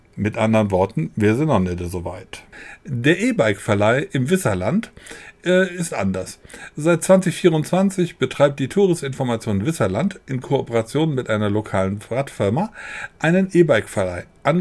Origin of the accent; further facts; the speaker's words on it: Troisdorf, North Rhine-Westphalia, Germany; born there; Troisdorf im Rheinland, meine Geburtsstadt.